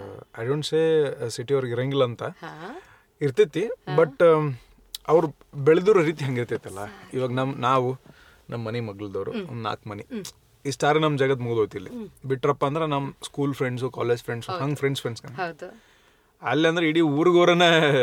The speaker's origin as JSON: {"language": "Kannada", "town": "Chikkadapura", "region": "Karnataka", "country": "India", "tie": "born or raised there", "also_born_or_lived": "Ilkal", "said": "ಇಳ್ಕಲ್ ಶಾಲಿಗೆ ಕಲ್ತಿದ್ದು ಇಳ್ಕಲ್ಲಾಗ. ಅದ್ಬಿಟ್ರೆ ಇಳ್ಕಲ್ಗಿನ ಮೊದಲಂತಂದ್ರೆ ಆದಾಪುರ, ಚಿಕ್ಕಾದಾಪುರ ನಮ್ಮೂರು."}